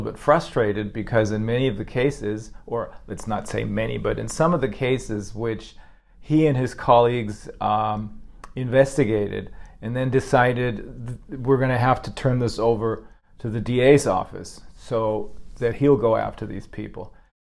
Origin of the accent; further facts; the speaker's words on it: Bremen, Germany; Bremen is my hometown in Germany